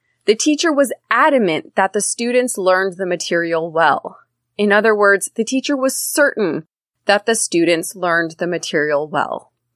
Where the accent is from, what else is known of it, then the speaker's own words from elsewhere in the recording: California, United States; As I mentioned in previous episodes, I'm from Northern California. Up here, there are quite a few places to go skiing and snowboarding.